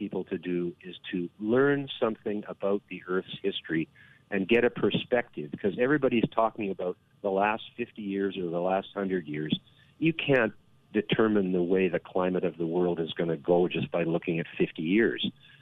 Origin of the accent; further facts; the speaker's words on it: Canada; I'm from Canada, living, thankfully, on the west coast by the sea, where we have our warmest climate.